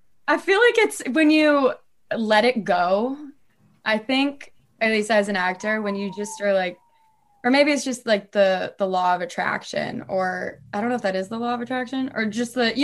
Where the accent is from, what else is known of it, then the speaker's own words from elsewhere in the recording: Florida, United States; I'm from Florida, so I've like seen snow twice in my life too.